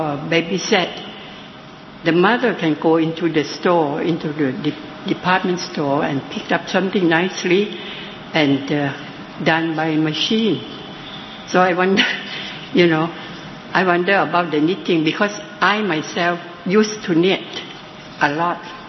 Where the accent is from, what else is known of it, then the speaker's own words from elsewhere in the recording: Thailand; from Thailand.